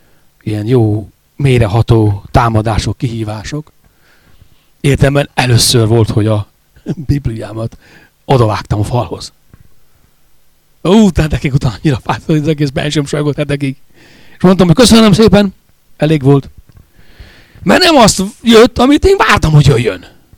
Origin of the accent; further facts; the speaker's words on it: Nagyharsány, Baranya, Hungary; Falun nőttem fel Nagy Harsányban.